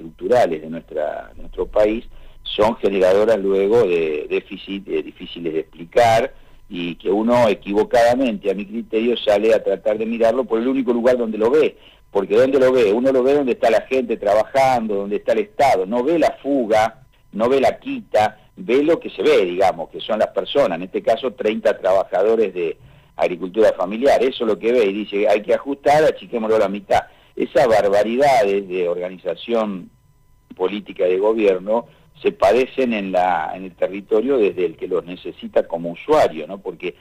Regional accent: Buenos Aires, Argentina; yo vengo de la Pampa Húmeda, yo me formé yo estudié en la ciudad de La Plata, me formé en esa zona.

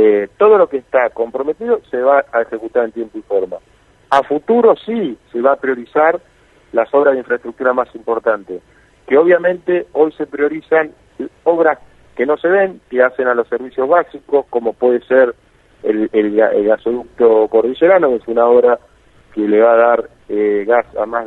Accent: Chubut, Argentina; yo vivo en Chubut, nací en Chubut, obviamente defiendo la provincia

